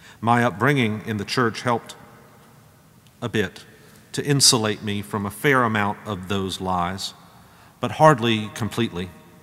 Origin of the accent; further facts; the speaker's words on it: Augusta, Georgia, United States; I learned of the Hamburg massacre outside of my hometown of Augusta